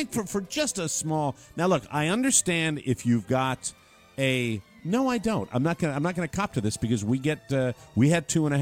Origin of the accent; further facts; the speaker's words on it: Baltimore, Maryland, United States; I was thrilled to hear the theme to Captain Chesapeake played on the show growing up in Baltimore.